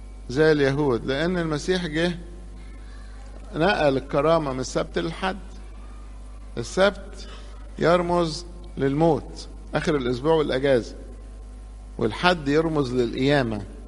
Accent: Egypt; احنا عندنا في مصر

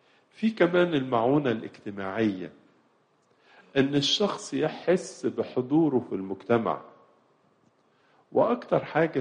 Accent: Egypt; من أعظم الإنجازات اللي حصلت في بلادنا مصر في السنين القليلة اللي فاتت دي

